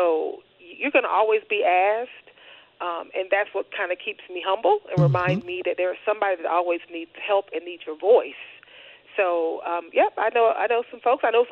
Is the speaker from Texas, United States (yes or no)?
no; Orlando, Florida, United States; I'm from Orange County, grew up in Tangelo Park.